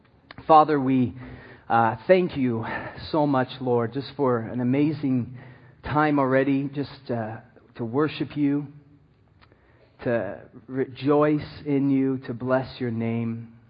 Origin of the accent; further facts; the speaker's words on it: England, United Kingdom; also born or lived in Southern California; now in Maui, United States; I'm from England, then Southern California, and then here.